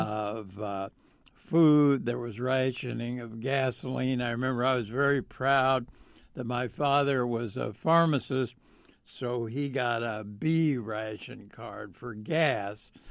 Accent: Indianapolis, Indiana, United States; my experience growing up in Broad Ripple. And at that time, Broad Ripple was a real close-knit neighborhood.

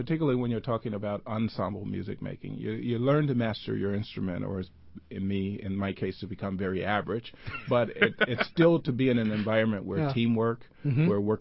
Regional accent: Greenville, Mississippi, United States; because I grew up in Greenville, Mississippi.

